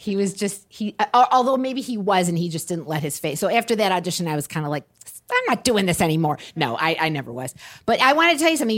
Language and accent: English; Birmingham, Michigan, United States; They make these bars somewhere in Michigan. I'm from Michigan, Birmingham, Michigan.